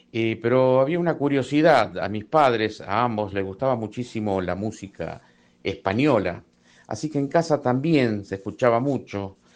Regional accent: Rosario, Santa Fe, Argentina; soy de Rosario, provincia de Santa Fe. Les cuento, mis padres son de origen extranjero, mi papá italiano, mi mamá libanesa.

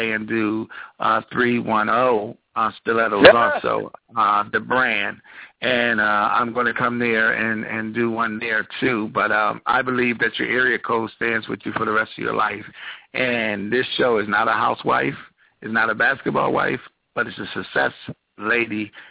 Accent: Stone Mountain, Georgia, United States; I came from Stone Mountain, Georgia, and I always had an imagination to do things.

